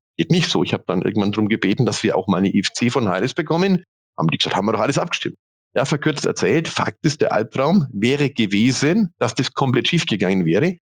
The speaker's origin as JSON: {"language": "German", "region": "Bavaria", "country": "Germany", "said": "Ich als Franke"}